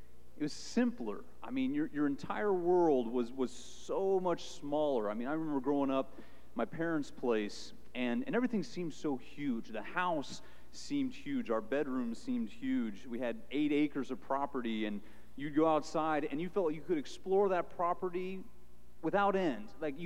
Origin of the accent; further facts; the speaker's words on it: Innisfil, Ontario, Canada; I'd be like, I'm from Innisfil. Okay, where's that? You know, no idea. No idea where Innisfil was.